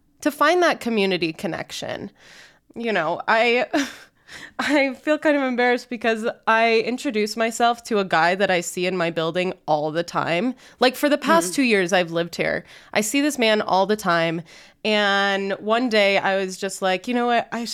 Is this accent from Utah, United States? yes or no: yes; Layton, Utah, United States; And I remember like growing up in Layton, Utah, in a suburb, we were probably the only non-Mormon family in the neighborhood.